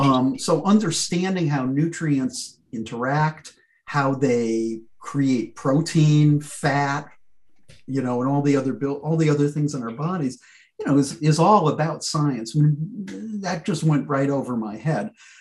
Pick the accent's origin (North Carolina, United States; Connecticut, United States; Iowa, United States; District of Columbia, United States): Connecticut, United States; This was in Connecticut, in Hartford County, Connecticut, in the Connecticut Valley, which has some of the richest soil.